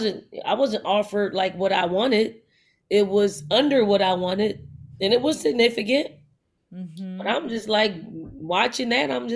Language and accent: English; Philadelphia, Pennsylvania, United States; I'm from North Philly. Like, that's my foundation. I grew up in a household, being the youngest of five.